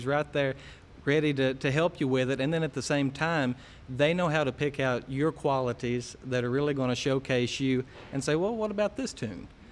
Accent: West Liberty, Kentucky, United States; I'm from West Liberty, Kentucky, which is just a little bit south of Moorhead.

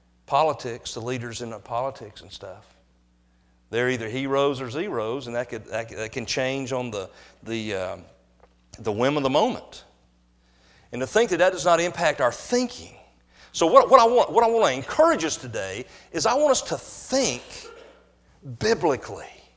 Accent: the South, United States; I love the South. I was born in the South. I spent most of my life in the South.

